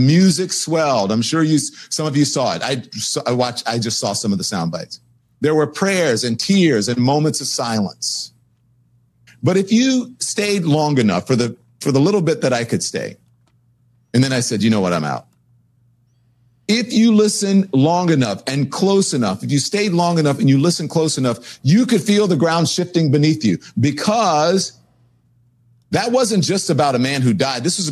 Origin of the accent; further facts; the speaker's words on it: the South, United States; I'm from the South, Southern Baptist, went to Catholic school.